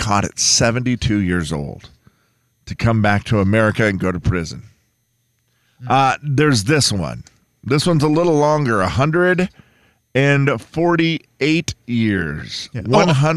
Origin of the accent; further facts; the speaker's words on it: Harrington, United States; And I think it came from growing up in Harrington where we had two very large maple trees in our front yard